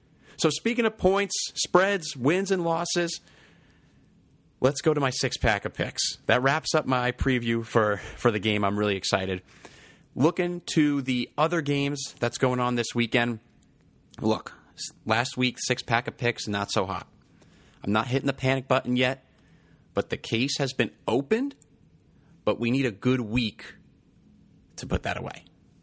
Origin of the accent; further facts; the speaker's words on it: New Jersey, United States; This is not just because I'm from Jersey.